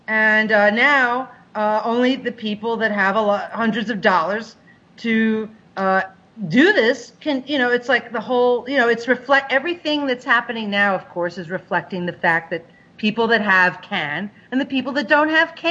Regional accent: New York City, New York, United States; I grew up in New York City in the 70s. So I was a teenager

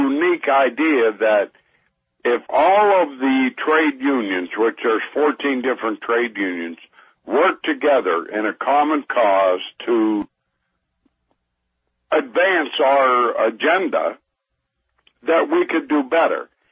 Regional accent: Aliquippa, Pennsylvania, United States; I'm originally from Aliquippa, Pennsylvania.

